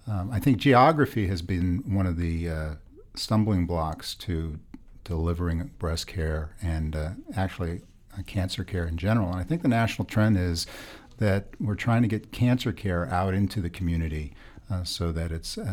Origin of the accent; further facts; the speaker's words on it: Baltimore, Maryland, United States; I'm from the Washington, D.C. area, Baltimore area.